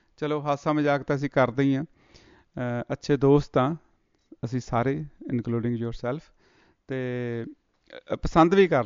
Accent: Punjab, India; ਸਾਰੇ ਤੁਸੀਂ ਪਿੰਡਾਂ ਤੋਂ ਆਏ ਹੋ, ਅਸੀਂ ਪਿੰਡਾਂ ਤੋਂ ਆਏ ਹੋ, ਪੰਜਾਬ ਤੋਂ ਆਏ ਹੋ

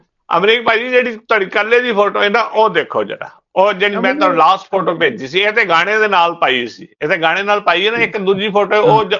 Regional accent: Karnal, Haryana, India; born there; ਕਰਨਾਲ ਦਾ ਹੈ

